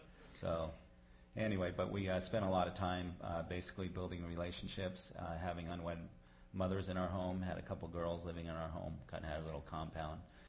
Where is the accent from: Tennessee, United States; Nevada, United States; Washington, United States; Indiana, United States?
Nevada, United States; Reno; also born or lived in Chico, California; Well, I mean, I grew up in the Reno area and came to the Lord when I moved down to Chico, California, last half year of high school.